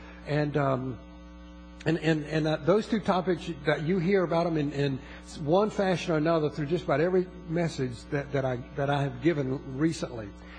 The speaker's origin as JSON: {"language": "English", "country": "United States", "said": "I'm an American. I'm proud of my country."}